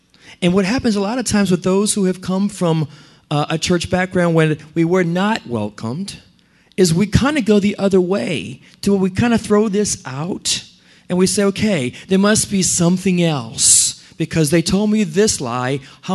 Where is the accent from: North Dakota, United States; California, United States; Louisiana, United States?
Louisiana, United States; New Orleans; I'm from New Orleans, and Loida and Sarah were just there, and thank you for posting pictures of my wonderful home. I love seeing home. But we're surrounded by water.